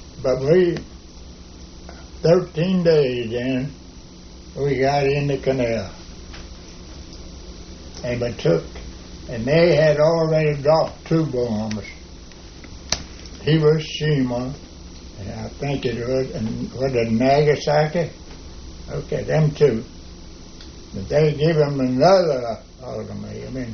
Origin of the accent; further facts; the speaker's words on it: Florida, United States; I had 30 days and 8 days traveling down because I was from Florida